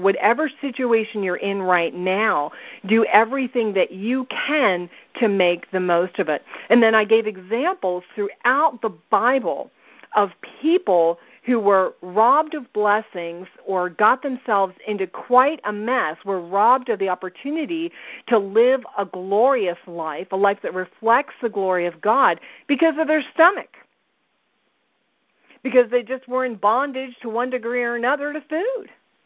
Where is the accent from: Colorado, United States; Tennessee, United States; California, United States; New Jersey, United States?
New Jersey, United States; But I'm from New Jersey, so I'm serving it up straight tonight